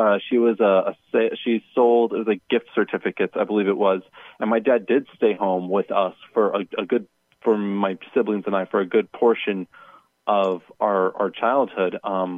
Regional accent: United States; born there; I was born in America, in the United States.

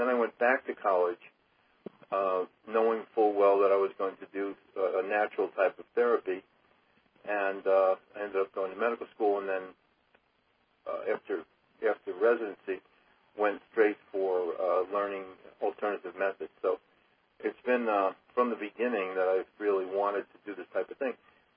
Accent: New York, United States; And, of course, being a New Yorker, I said, well, what do you charge later on?

